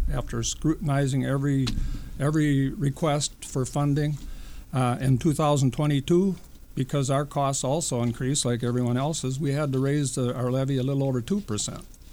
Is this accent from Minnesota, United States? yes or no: yes; Lyle, Minnesota, United States; I grew up in Lyle and graduated from Lyle High School, then Austin, which is now Riverland Community College